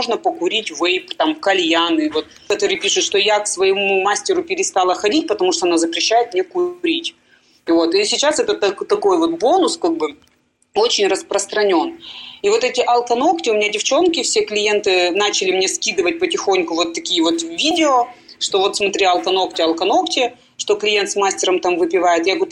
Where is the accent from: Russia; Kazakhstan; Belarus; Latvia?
Russia; Ural; Я мастер не из Москвы, я с Урала